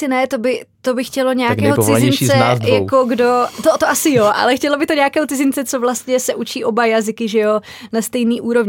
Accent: Slovakia; Czech is a second language; now in Czech Republic; když jsem se přestěhovala, protože to už jako nikdo by nějak jako neřekl, že jsem ze Slovenska

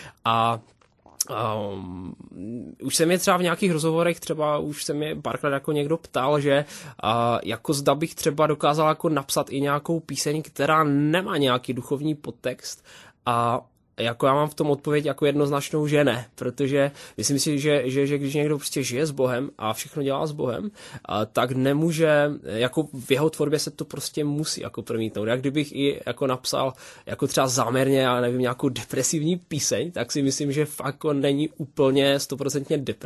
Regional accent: Moravian-Silesian Region, Czechia; Tak já jsem Polák z České republiky. Mám polské kořeny, mám samozřejmě taky trošku české. My tam máme ty rodiny dost jako smíšené.

